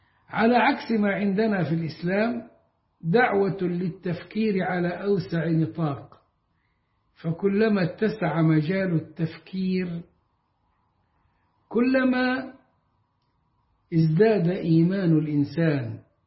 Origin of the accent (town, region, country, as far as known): Egypt; born or raised there